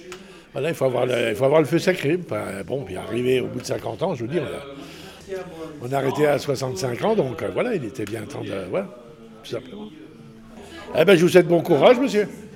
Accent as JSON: {"language": "French", "town": "Charleville", "region": "Grand Est", "country": "France", "said": "J'aime bien de partir en vacances, mais j'aime bien de revenir dans mes Ardennes. D'abord, je suis originaire de Charleville, donc voilà."}